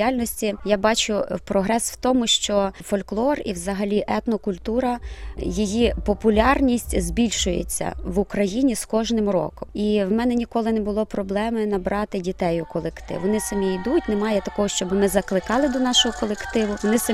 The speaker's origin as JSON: {"language": "Ukrainian", "region": "Khmelnytskyi Oblast", "country": "Ukraine", "said": "Хоча ми з Хмельницької області, де прийнято нас називати подолянами, що ми Поділля, але ми близько до Рівного туди, і етнографічно ми належимо до регіону Волині."}